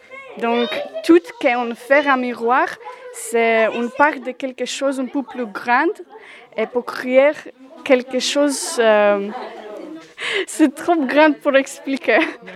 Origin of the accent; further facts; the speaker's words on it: Poland; French is a second language; moved away as an adult; now in France; je viens de Pologne.